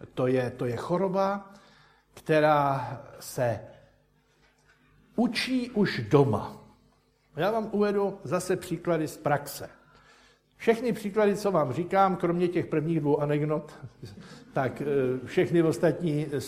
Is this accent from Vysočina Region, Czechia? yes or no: yes; Žirovnice, Vysočina Region, Czechia; To mi bylo asi 6 let a v obci, kde jsem se narodil a kde jsem bydlel, v Žirovnici